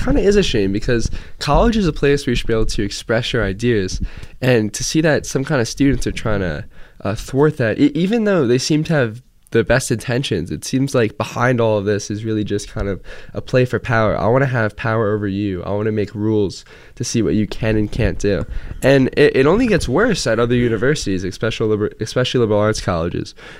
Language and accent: English; Scotch Plains, New Jersey, United States; So this kind of relates to my hometown, Scotch Plains, because recently a Native American figure